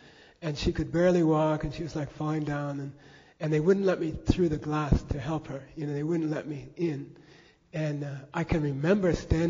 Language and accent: English; Phoenix, Arizona, United States; I grew up in Phoenix and attended All Saints Episcopal Church, and I loved it.